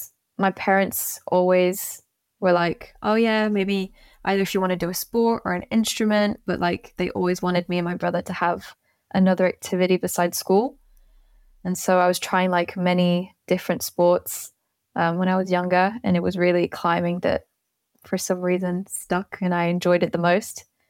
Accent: Switzerland; also born or lived in England / Singapore; I mean, I was born in Switzerland, and then around 3, I moved to England, so I wasn't climbing at that time, and then came back to Switzerland, but in the French part, and then moved to Singapore

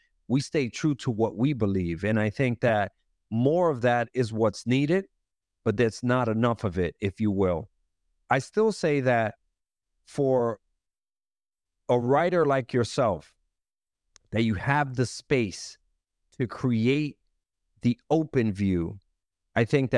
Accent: New York, United States; I feel that growing up in Harlem and Washington Heights, I've seen enough to know enough

